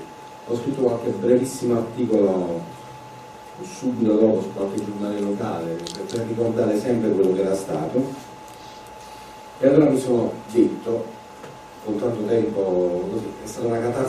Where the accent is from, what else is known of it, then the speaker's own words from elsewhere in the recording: Campania, Italy; io provengo dalla Campania, quindi siamo già in una regione dove è piena di bello, ma non te ne accorgi